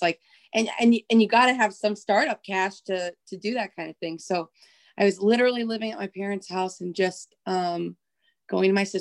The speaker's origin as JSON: {"language": "English", "town": "Clarksville", "region": "Iowa", "country": "United States", "said": "I am from Clarksville, Iowa. And I'm 22"}